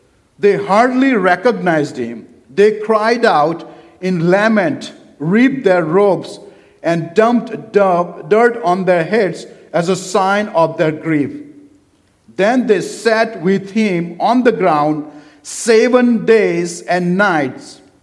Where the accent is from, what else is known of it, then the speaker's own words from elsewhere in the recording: India; I'm from India, my wife is from Russia